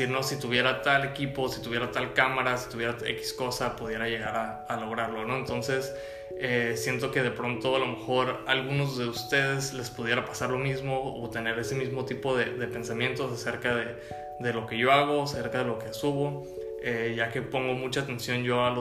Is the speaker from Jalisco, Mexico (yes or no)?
no; Tijuana, Baja California, Mexico; moved away as an adult; a partir de los 18 años salí de la ciudad de Tijuana